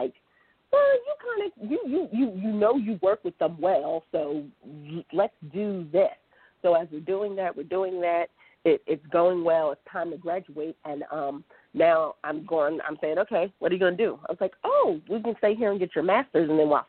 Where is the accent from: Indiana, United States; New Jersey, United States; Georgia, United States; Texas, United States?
New Jersey, United States; So I'm from New Jersey, so I'm from the East Coast